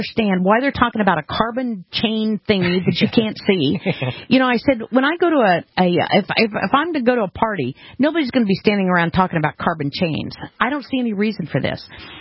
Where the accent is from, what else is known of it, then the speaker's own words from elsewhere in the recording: Arkansas City, Kansas, United States; I grew up in Arkansas City, Kansas, and it played a huge role in my life because it was a town where we had like five blacks and no Jewish people, three Italians, and that was it.